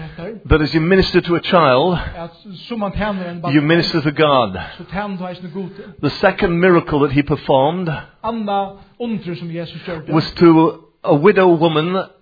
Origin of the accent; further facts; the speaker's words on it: England, United Kingdom; born there; Some of you were born in the Faroes. Some in Denmark. I was born in England.